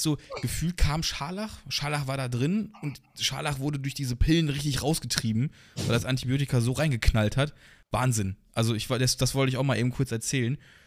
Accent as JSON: {"language": "German", "region": "North Rhine-Westphalia", "country": "Germany", "said": "Ich meine, wir kommen hier so aus dem Pott"}